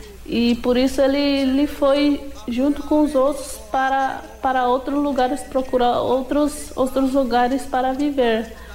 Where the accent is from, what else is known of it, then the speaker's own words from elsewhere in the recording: Guaíra, Paraná, Brazil; also born or lived in Mato Grosso do Sul; Nasci em Mato Grosso do Sul, na aldeia Porto Lindo. Morei lá até os 3 anos de idade. Depois eu vim para Guaíra retomar a nossa aldeia, que antes já era nossa.